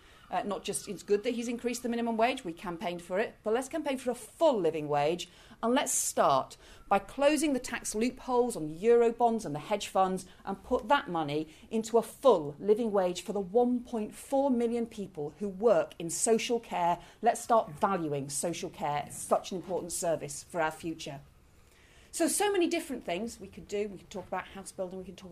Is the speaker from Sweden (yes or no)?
no; England, United Kingdom; also born or lived in Scotland; I was born in Scotland, brought up in England, family from the north, went to school in the south.